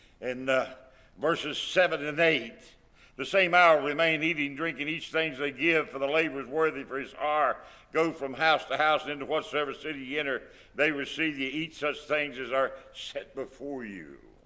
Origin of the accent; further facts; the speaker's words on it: West Virginia, United States; Of course, I'm from West Virginia, so I'm not very much of a Pitt fan.